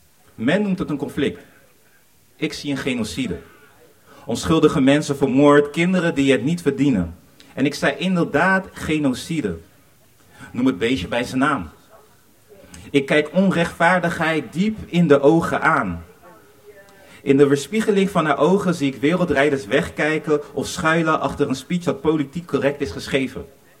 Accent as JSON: {"language": "Dutch", "country": "DR Congo", "said": "Dus eigenlijk mijn doel wanneer ik spreek, wanneer ik rap, is iets te vertellen over Congo, over mijn moederland, over mijn vaderland."}